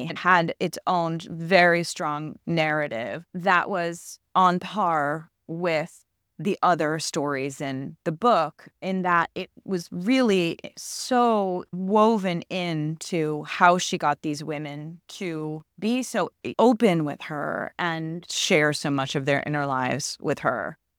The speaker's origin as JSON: {"language": "English", "town": "Chicago", "region": "Illinois", "country": "United States", "tie": "born or raised there", "also_born_or_lived": "Colorado", "said": "I grew up in Chicago, spent most of my childhood there. I did move in high school and lived in Colorado for a couple of years, but born and raised in Chicago"}